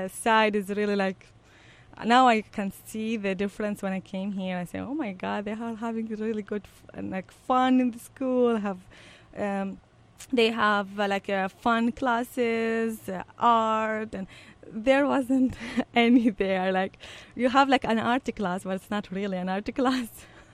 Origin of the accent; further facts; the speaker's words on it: Baghdad, Baghdad Governorate, Iraq; Well, I've been raised in Baghdad, the capital of Iraq, in a small area, very beautiful area called Al-Atifiyah, number two.